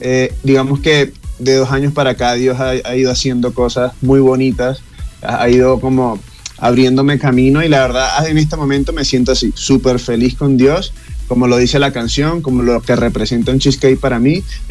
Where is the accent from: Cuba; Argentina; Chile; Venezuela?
Venezuela; moved away as an adult; now in Bogotá, Colombia; Pues sí, yo soy venezolano. Ya tengo ya más de 4 años acá en Bogotá, Colombia.